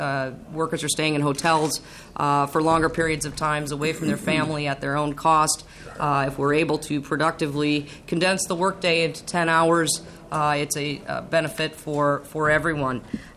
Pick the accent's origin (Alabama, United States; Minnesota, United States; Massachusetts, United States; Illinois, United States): Minnesota, United States; I'm from the Iron Range.